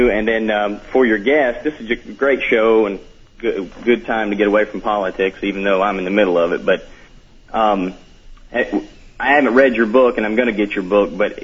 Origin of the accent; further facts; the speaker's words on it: Tennessee, United States; accent: Southern; And when I go out to anywhere in the world, people immediately know I'm from the South, and the first thing they say is, where are you from? And I say, Tennessee